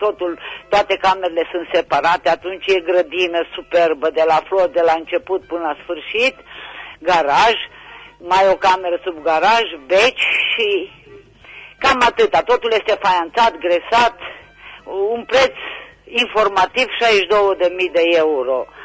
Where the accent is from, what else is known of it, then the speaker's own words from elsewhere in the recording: Reșița, Caraș-Severin, Romania; din Reșița